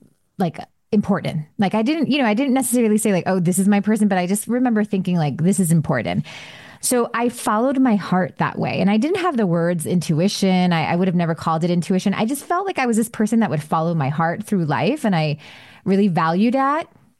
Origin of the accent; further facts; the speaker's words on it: Miami, Florida, United States; I'm from Miami, so it must have been some sort of club situation.